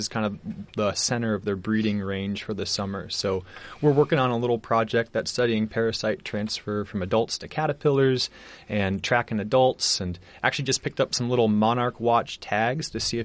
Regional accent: Johnston, Iowa, United States; Yeah, well, I grew up in Johnston, Iowa, and spent my college years at the University of Northern Iowa up in Cedar Falls

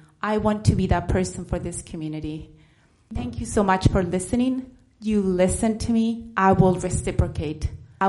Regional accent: Santiago, Santiago Metropolitan Region, Chile; I'm originally from Santiago, Chile. I grew up in a dictatorship.

